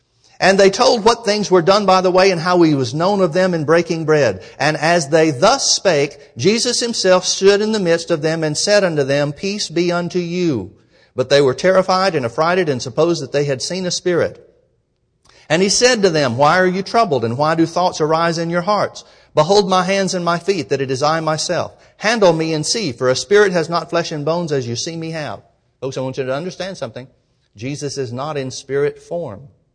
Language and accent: English; Alabama, United States; I can't help it. I'm from Alabama.